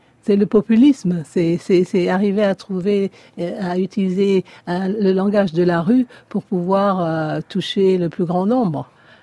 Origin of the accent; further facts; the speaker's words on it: Côte d’Ivoire; moved away as an adult; now in Paris, France; Parce que, dans mon cas particulier, je suis née à Paris, mais à un an, je suis partie. Mon père a amené toute sa famille en Côte d'Ivoire, et ce n'est qu'au niveau de mes études supérieures que je suis venue à la Sorbonne à Paris. Donc, toute mon enfance, toutes mes années formatrices ont été en Côte d'Ivoire.